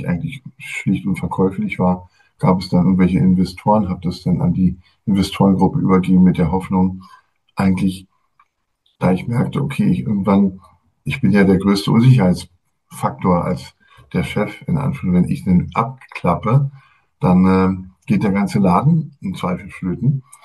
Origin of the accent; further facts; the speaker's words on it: Berlin, Germany; Ich bin in West-Berlin geboren. West-Berlin heißt, ich bin schon ein bisschen älter. Und dort dann auch zur Schule gegangen und habe auch an der FU Berlin Veterinärmedizin studiert.